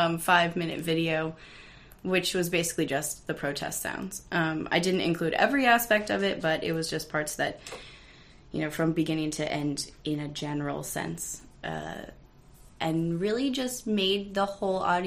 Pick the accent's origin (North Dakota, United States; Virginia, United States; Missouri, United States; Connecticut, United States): Virginia, United States; Charlottesville; my hometown, which is Charlottesville, Virginia